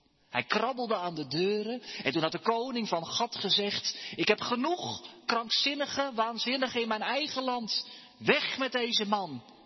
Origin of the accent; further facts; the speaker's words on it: Huizen, North Holland, Netherlands; In het dorp waar ik ben opgegroeid, het dorp Huizen, staat in het bos een villa.